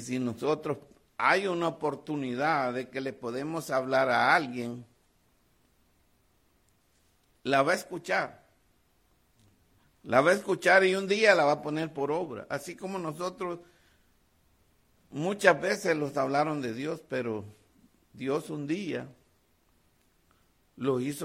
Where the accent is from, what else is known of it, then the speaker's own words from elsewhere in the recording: El Salvador; moved away; yo me acuerdo de cuando tenía como 17 años allá en mi país, El Salvador